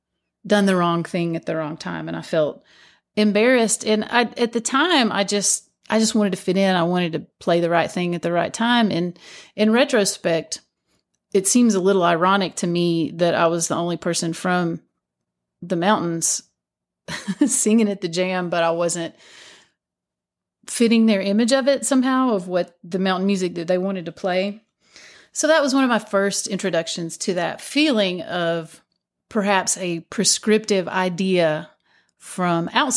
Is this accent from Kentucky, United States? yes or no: yes; Kentucky, United States; So I'm from Letcher County, Kentucky